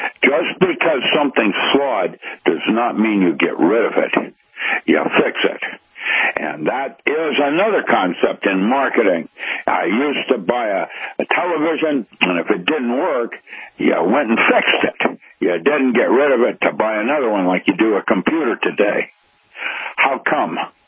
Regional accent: Seattle, Washington, United States; I grew up in Seattle, and the Central District CD. Was the where everyone poor lived

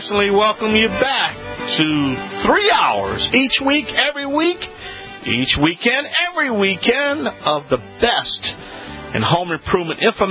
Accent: New Orleans, Louisiana, United States; I am broadcasting live here from my hometown. That's right, I'm at the Morial Convention Center in New Orleans, Louisiana.

